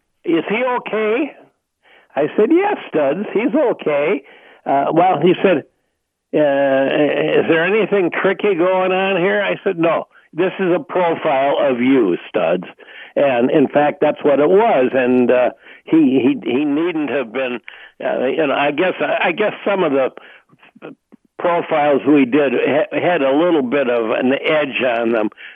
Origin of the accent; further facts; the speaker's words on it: Chicago, Illinois, United States; Well, I grew up in the Chicago area, and I went to school in the Chicago area at Northwestern University